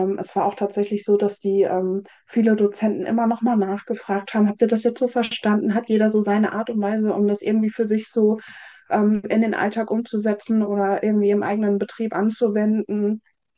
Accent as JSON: {"language": "German", "region": "North Rhine-Westphalia", "country": "Germany", "said": "ich komme aus dem Siegerland, das ist jetzt recht industriell geprägt"}